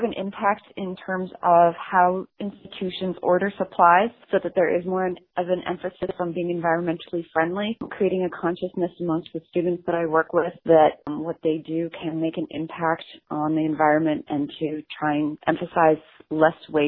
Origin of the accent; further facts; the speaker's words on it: Canada; moved away as an adult; now in United States; I am a Canadian artist who's been living in the States since 2006.